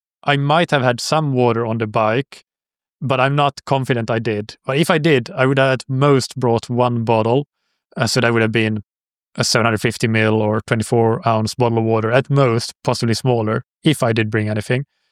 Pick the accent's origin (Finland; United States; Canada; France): Finland; English is a second language; I'm from Finland, and this race was in cold water in Finland.